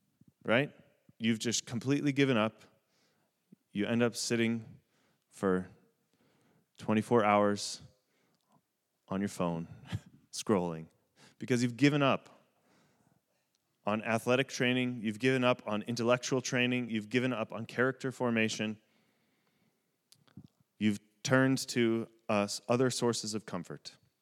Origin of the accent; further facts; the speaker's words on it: United States; I just say American because I'm an American, right?